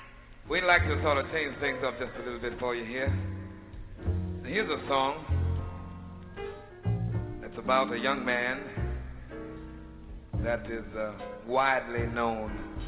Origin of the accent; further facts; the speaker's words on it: Chicago, Illinois, United States; he was standing on a very well-known corner on the south side of my hometown, Chicago.